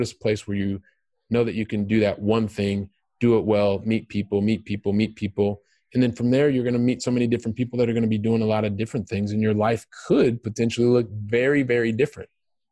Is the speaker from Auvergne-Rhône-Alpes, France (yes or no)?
no; Paris, Île-de-France, France; also born or lived in Montpellier / Cagliari; I was from Paris, and then I went down to Montpellier, which is on the coast. And then I was living in Sardinia in a town called Cagliari.